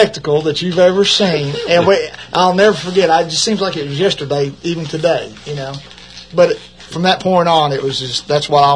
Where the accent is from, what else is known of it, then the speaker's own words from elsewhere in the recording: Georgetown, Kentucky, United States; Born and raised in Georgetown.